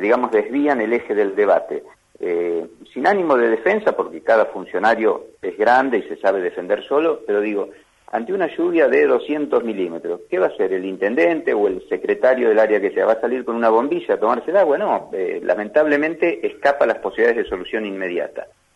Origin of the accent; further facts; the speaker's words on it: Argentina; como argentinos que somos